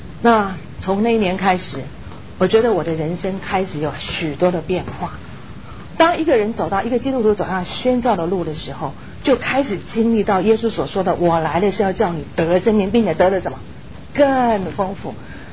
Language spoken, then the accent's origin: Chinese; southern Taiwan, Taiwan; 我站在那里，我愣着说，我来自台湾南部的一个怎么不起眼的这个女子，我能够在这里做什么？